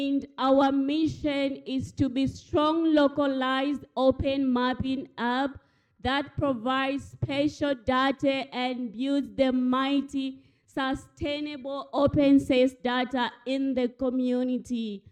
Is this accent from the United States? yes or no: no; Zambia; I'm from Zambia.